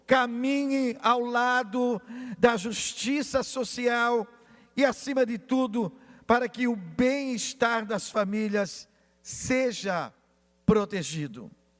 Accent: Camboriú, Santa Catarina, Brazil; A região de Camboriú, a minha terra, a nossa terra, há anos aguardava a oportunidade de ter um representante nesta casa.

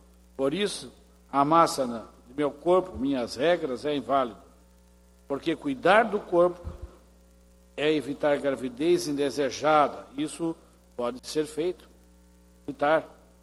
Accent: Guaramirim, Santa Catarina, Brazil; como também na minha cidade natal, Guaramirim

